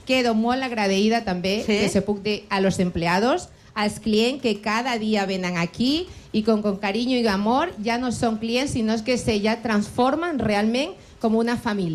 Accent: Ecuador; Catalan is a second language; now in Spain; clar, jo vinc de Latinoamèrica, del país d'Equador

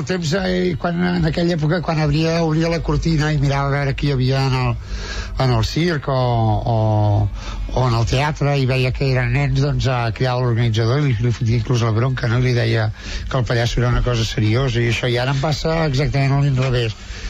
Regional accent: Barcelona, Catalonia, Spain; Jo que sóc de Sarrià, no?

